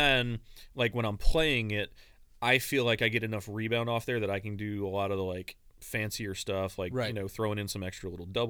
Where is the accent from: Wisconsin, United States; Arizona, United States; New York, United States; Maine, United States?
Maine, United States; So I grew up in Maine, as I mentioned before. And we grew up in a super small, like, area of Maine. We grew up in northern Maine